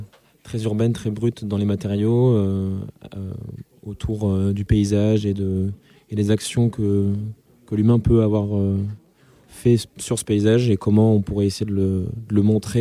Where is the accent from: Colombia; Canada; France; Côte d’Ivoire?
France; Le Mazet-Saint-Voy, Auvergne-Rhône-Alpes; mes paysages sont des paysages vécus, donc très campagnards aussi, donc là d'où je viens. Par exemple, il y a une série de petites peintures assez fines sur un terrain de basket et une sorte de chantier de maison chez ma grand-mère. Donc, c'est au Mazet-Saint-Voix